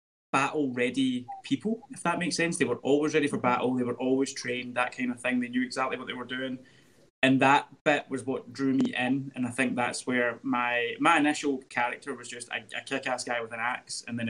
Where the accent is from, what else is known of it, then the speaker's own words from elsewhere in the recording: Scotland, United Kingdom; I grew up in Scotland and we have like a really, really rich history about battles and being like a kind of Celtic background of people